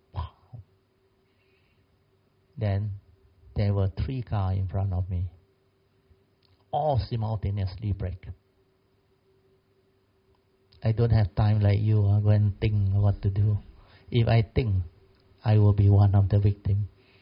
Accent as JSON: {"language": "English", "town": "Alor Setar", "region": "Kedah", "country": "Malaysia", "tie": "born or raised there", "said": "And my hometown is in Alostar. So that time, I have to travel from Alostar to Penang every week."}